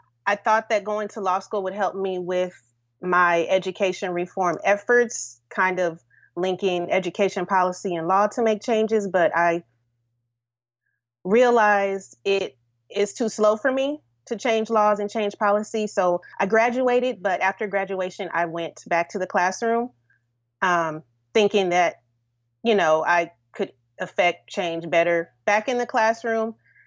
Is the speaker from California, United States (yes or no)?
yes; Los Angeles, California, United States; So I started my teaching career in Washington, D.C. I'm from California, Los Angeles.